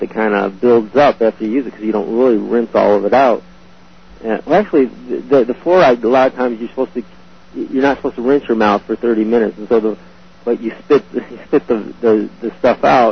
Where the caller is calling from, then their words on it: Flint, Michigan, United States; Yeah, around Flint, 600 AM.